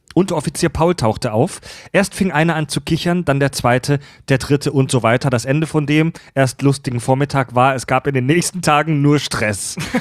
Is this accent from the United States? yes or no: yes; United States; German is a second language; Ich bin ja kein Deutscher, wie man von dem Namen ausgehen kann. Nein, tatsächlich komme ich aus den Vereinigten Staaten.